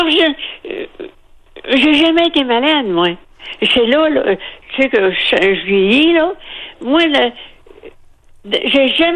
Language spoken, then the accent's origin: French; Saint-Charles-de-Bellechasse, Quebec, Canada; born there; Non, moi, je suis née à Saint-Charles-de-Bellechasse.